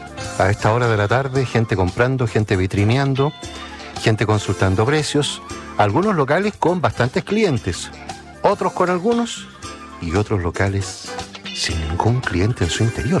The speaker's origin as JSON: {"language": "Spanish", "country": "Chile", "said": "como buenos chilenos vamos a dejar todo para el día 22, 23 más o menos de diciembre"}